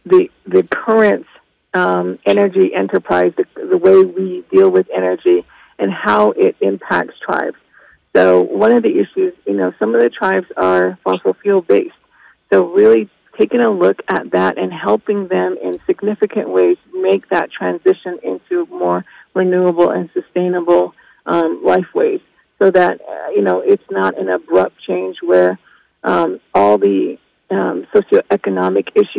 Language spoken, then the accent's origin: English; United States; I think I'm from the Navajo Nation, and that was seen very evidently, I guess you can say, with the Navajo generating station coming down.